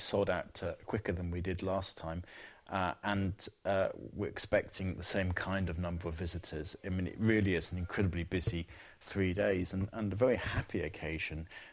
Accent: Scunthorpe, Yorkshire and the Humber, United Kingdom; born there; I was born in Scunthorpe, which is not that far away, really.

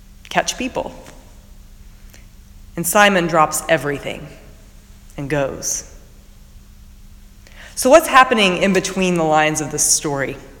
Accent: Indiana, United States; My grandpa would take my sister and me out to big fishing ponds near where I grew up in Indiana, and we'd catch bass and bluegills, clean them, and fry them up for supper.

